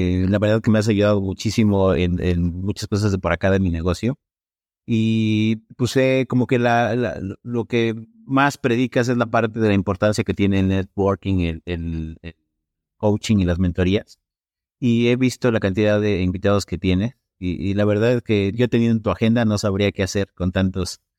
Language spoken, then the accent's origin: Spanish; State of Mexico, Mexico; now in Mexico City, Mexico; Estoy en el DF, soy del Estado de México, pero estoy trabajando en el DF.